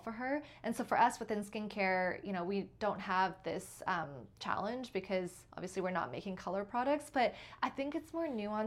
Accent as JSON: {"language": "English", "town": "Toronto", "region": "Ontario", "country": "Canada", "tie": "born there", "said": "I mean, I was born in Toronto, so I do identify as Canadian"}